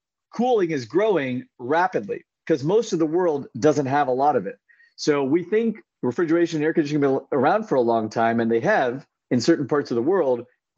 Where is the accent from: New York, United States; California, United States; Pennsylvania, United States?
California, United States; I live in California in San Francisco, and I grew up in NorCal.